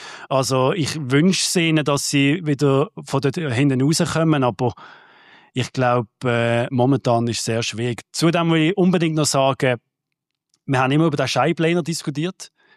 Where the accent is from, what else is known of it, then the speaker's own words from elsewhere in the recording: Basel, Basel-Stadt, Switzerland; auch wenn ich kein Zürcher bin, ich bin Basler